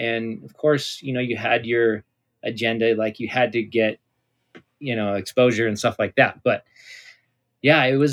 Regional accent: California, United States; also born or lived in Colorado; I was born in Colorado, and my dad was a ski instructor and carpenter. My mom, you know, was kind of, they're both hippies. And then we moved to Southern California from there

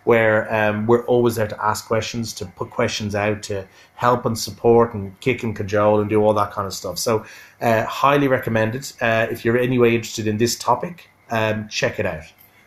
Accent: Ireland; accent: Irish; People love hearing my Irish accent. I hear that all the time.

